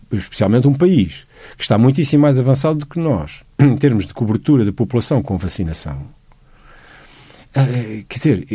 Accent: Lisbon, Portugal; born there; sou a primeira geração de Lisboa. No entanto, eu sinto que, apesar de ter nascido em Lisboa e me sentir como lisboeta, eu sinto que uma boa parte de mim está sediada ali na zona de Torres Novas, que é a origem dos meus pais.

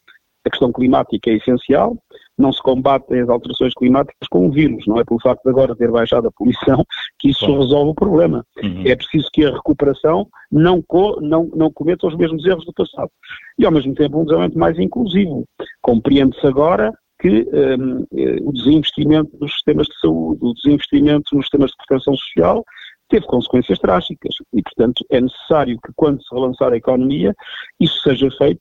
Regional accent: Portugal; me senti profundamente orgulhoso como português

